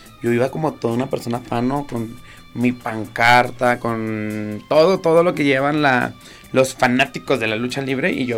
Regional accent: Ciudad Juárez, Chihuahua, Mexico; now in Torreón, Mexico; Pues como que no soy de Torreón, soy de Ciudad Juárez.

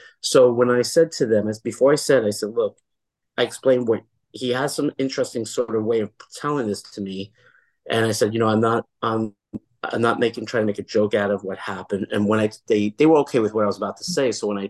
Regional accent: Brooklyn, New York, United States; also born or lived in Florida; I live in New York City now, and I'm from Brooklyn, but I lived in Florida from 1997 to 2007.

